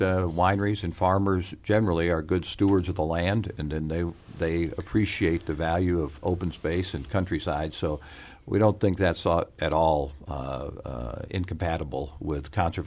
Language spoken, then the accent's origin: English; Jefferson City, Missouri, United States; I grew up in Jefferson City, and I moved to St. Louis, lived close to the river